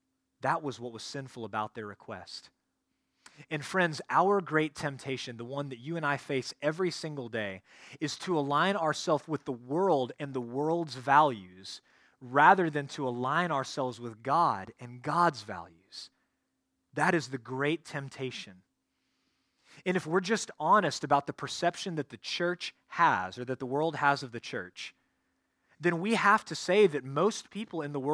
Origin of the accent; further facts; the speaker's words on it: Dallas, Texas, United States; Friends, I grew up in the North Dallas area, as some of you know.